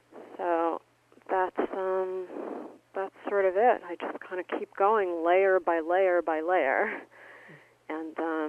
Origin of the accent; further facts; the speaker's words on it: New York City, New York, United States; I'm from New York City originally, and for me, the attack on the Trade Center was an attack on all of New York City and my hometown